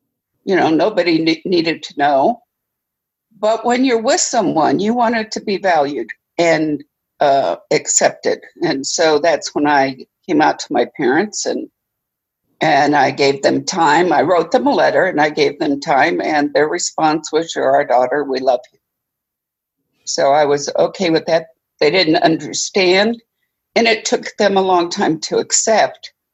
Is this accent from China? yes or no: no; Missouri, United States; also born or lived in Michigan; I live in Kansas City. I was born and raised in Missouri, but I spent 6 years in Michigan.